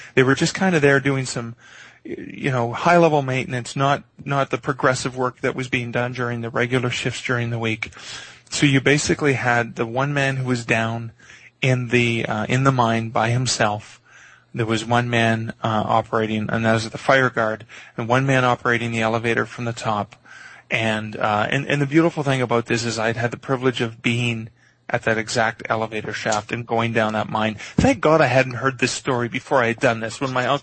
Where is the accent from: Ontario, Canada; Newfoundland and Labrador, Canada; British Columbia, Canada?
Ontario, Canada; Levac; growing up in Levac, which is about a 45-minute drive north of Sudbury, Levac has a mine there.